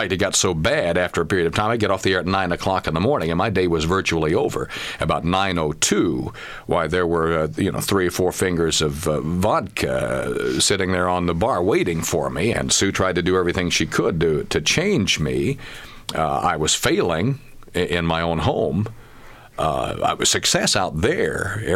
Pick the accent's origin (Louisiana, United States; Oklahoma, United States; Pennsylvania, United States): Oklahoma, United States; Well, I married a Phoenix girl. I'm originally from Oklahoma